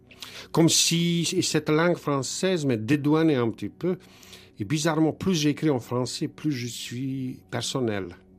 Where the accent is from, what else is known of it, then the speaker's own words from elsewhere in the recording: Bosnia & Herzegovina; Chez nous en Bosnie, comme j'imagine d'ailleurs dans le monde, on dit on meurt 2 fois